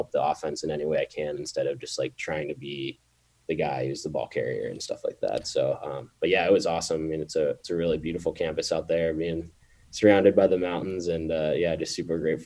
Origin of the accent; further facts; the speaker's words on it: Pittsburgh, Pennsylvania, United States; growing up in Pittsburgh, it was awesome to get to play here and have everyone see me, but I was just kind of at a point in my life where I never really got away, and I never really, like, got to get outside of Pittsburgh